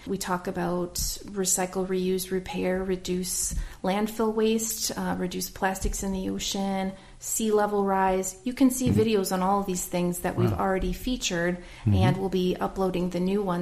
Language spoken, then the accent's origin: English; Midwest, United States; I grew up in the Midwest, and I actually didn't ever see the ocean until I was 20.